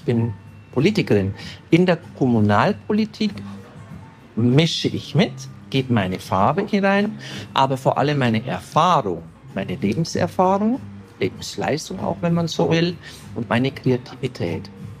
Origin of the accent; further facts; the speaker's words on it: Bavaria, Germany; Hängt mit meiner Heimat zusammen, Bayerischer Wald. Da bin ich ja wieder seit 14, 15 Jahren